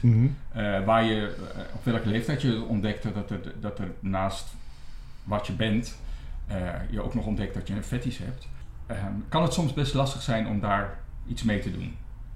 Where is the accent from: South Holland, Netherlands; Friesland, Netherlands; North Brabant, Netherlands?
South Holland, Netherlands; Gorinchem; Ik kom niet uit Amsterdam. Ik kom uit Gorinchem. Een prima plaats om te wonen. Alleen, ik voelde me daar eenzaam.